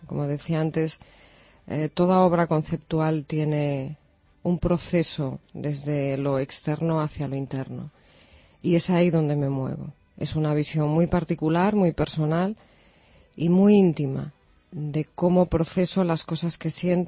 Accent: Fabero, Castile and León, Spain; now in Ponferrada, Spain; Yo soy de Favero, pero ya llevo muchos años viviendo aquí en Ponferrada.

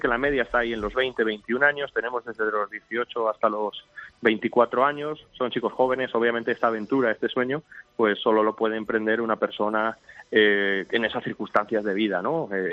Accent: Spain; entramos por la puerta los tres españoles que fuimos a hacer el casting y a revisar todo el proceso

